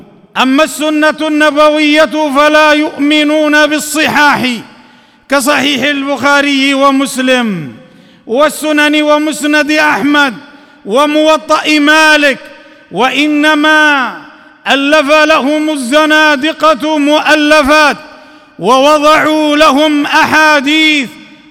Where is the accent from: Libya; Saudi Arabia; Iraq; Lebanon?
Libya; في بلادنا ليبيا